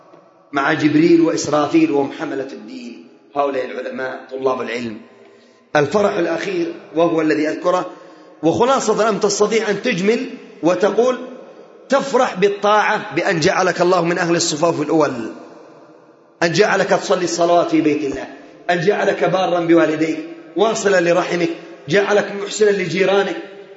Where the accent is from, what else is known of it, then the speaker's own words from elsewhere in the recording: Yemen; فوالله وتالله وبالله أن الأعداء لا يخافون من الألوية الذي عندنا في اليمن